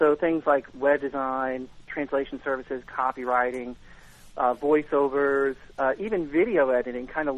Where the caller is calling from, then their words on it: Florida, United States; I'm calling from sunny South Florida.